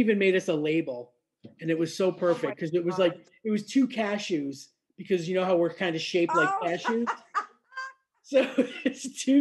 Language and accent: English; Niagara Falls, New York, United States; I grew up in Western New York in Niagara Falls